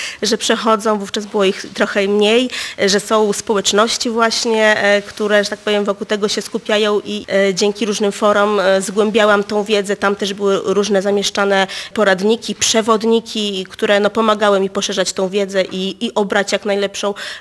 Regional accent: Gdańsk, Pomeranian Voivodeship, Poland; jestem z Gdańska.

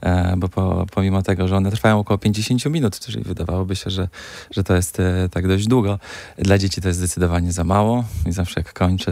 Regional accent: Brzeg, Opole Voivodeship, Poland; born there; also born or lived in Wrocław; Ja się urodziłem w Brzegu. W Brzegu Opolskim. Szkołę skończyłem we Wrocławiu.

